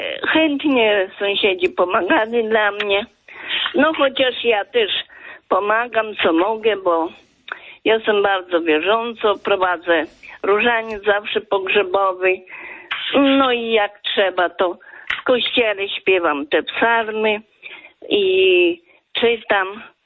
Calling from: Dubeninki, Warmian-Masurian Voivodeship, Poland; z Dubeninek.

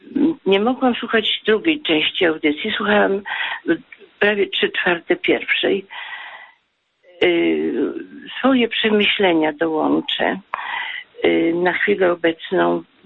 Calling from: Piotrków Trybunalski, Łódź Voivodeship, Poland; z Piotrkowa Trybunalskiego.

